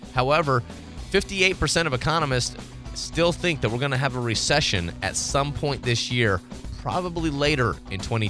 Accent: Tennessee, United States; I grew up in Tennessee.

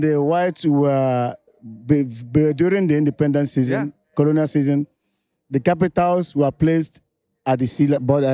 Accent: Eastern Nigeria, Nigeria; Yeah, we are from the East. The East are Christians.

